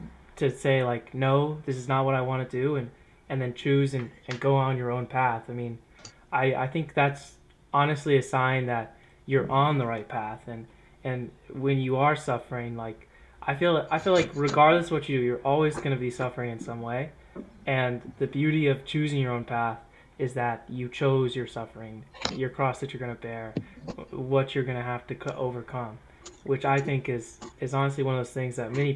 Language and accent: English; United States; I'm from America, so definitely like very different like past and experiences